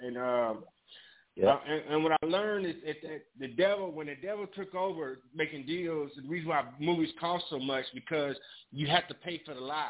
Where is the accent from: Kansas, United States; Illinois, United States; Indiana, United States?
Illinois, United States; You know, and I grew up in Illinois.